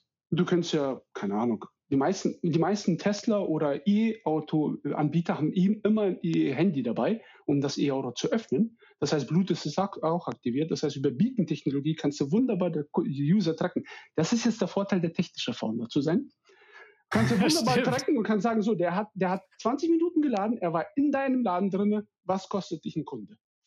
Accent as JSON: {"language": "German", "region": "Siberia", "country": "Russia", "tie": "born or raised there", "said": "Also ich bin selber in Sibirien aufgewachsen, wir hatten einen Hof mit Tieren und so weiter."}